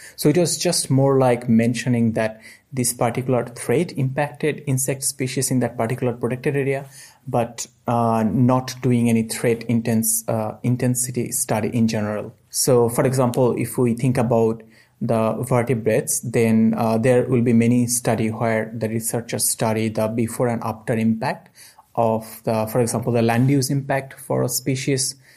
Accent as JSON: {"language": "English", "country": "Bangladesh", "said": "I'm originally from Bangladesh"}